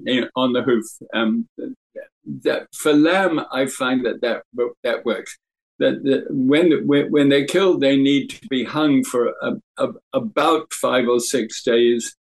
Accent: Scotland, United Kingdom; I'm Scottish, and I was pillaged 500-600 years ago by people from Norway and Sweden.

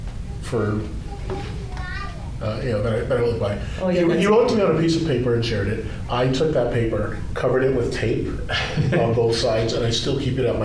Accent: Hawaii, United States; also born or lived in Michigan / Nigeria; I was born in Nigeria, which is where I'm initially from. Grew up in Hawaii and Michigan

